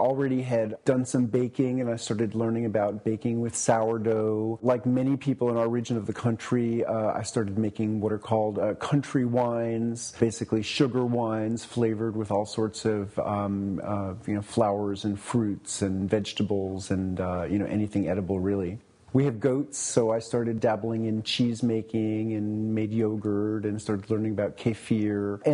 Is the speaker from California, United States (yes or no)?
no; New York City, New York, United States; I grew up in New York City, in Manhattan, on the 14th floor of an apartment building on the Upper West Side. My dad had grown up in the Hudson Valley